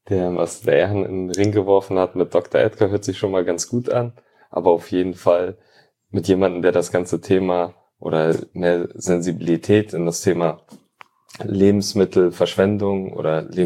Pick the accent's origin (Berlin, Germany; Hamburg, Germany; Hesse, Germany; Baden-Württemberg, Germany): Hamburg, Germany; also born or lived in Tallinn, Estonia; now in Bielefeld, Germany; Geboren bin ich in Tallinn, in Estland. Das ist im Baltikum, genauer gesagt unter Finnland. Und aufgewachsen bin ich in Hamburg.